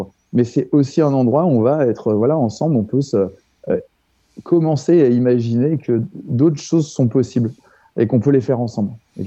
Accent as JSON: {"language": "French", "town": "Cluny", "region": "Bourgogne-Franche-Comté", "country": "France", "said": "je suis parti de Cluny, donc en Bourgogne, d'où je viens. Hein, je suis clunisois au départ."}